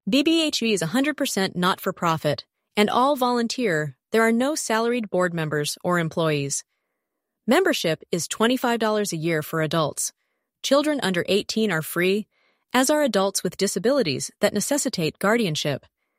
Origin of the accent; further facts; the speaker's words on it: Texas, United States; This led initially to the first of many trips to the Texas Capitol, my home state